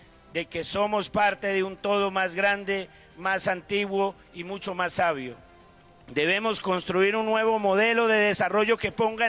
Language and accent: Spanish; Boyacá, Colombia; del imponente páramo de la tierra, de mi tierra, de Boyacá.